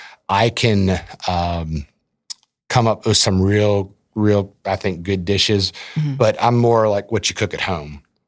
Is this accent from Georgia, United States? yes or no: no; Baton Rouge, Louisiana, United States; I love Lafayette. I'm from Baton Rouge. I love Lafayette.